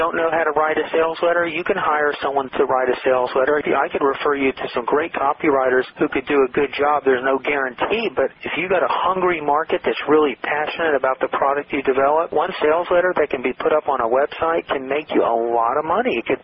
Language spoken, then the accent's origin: English; Atlanta, Georgia, United States; I grew up in Atlanta, Georgia, so Florida is a state right under Georgia.